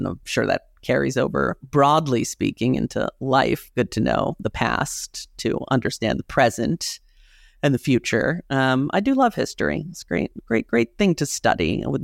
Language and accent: English; New York City, New York, United States; because I'm from New York City and I've never seen a garden or a lawn.